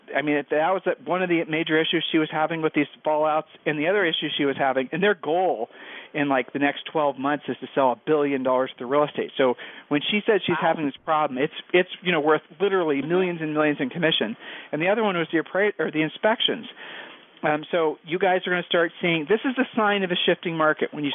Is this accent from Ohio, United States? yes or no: yes; Ohio, United States; We're from Ohio. This is really, really hot.